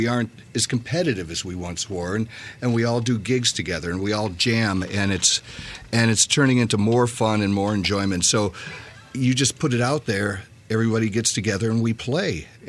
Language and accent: English; Lansing, Michigan, United States; And I'm from Lansing originally.